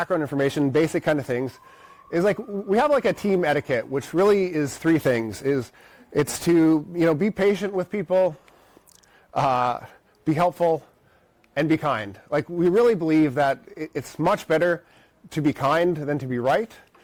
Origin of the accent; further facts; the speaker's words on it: Washington, District of Columbia, United States; And I'm from the Washington, D.C. area